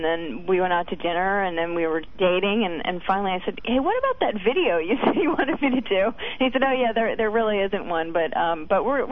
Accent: New York, United States; No, I grew up in New York without a country station, so.

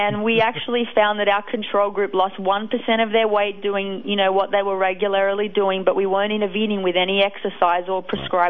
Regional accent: Australia; also born or lived in Ohio; now in Baton Rouge, United States; No, I'm from Australia, actually.

